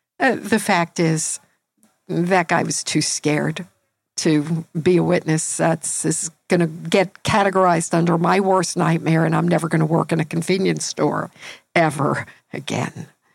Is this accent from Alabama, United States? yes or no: no; New York, United States; now in Philadelphia, United States; I live in Philadelphia now, but I'm originally from New York, so maybe I'm more oriented towards big cities.